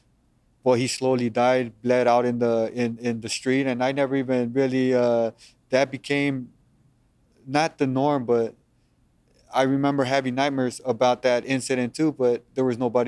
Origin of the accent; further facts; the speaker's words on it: Los Angeles, California, United States; My parents are from Mexico. So when they came over here, I was born in Los Angeles, Long Beach. I grew up in Southeast Los Angeles.